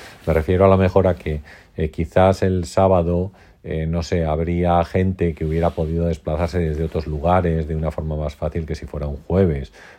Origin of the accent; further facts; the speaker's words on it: Gajates, Castile and León, Spain; gente, amigos de Alba de Tormes, de mi pueblo, que se llama Gajates, y de algún sitio más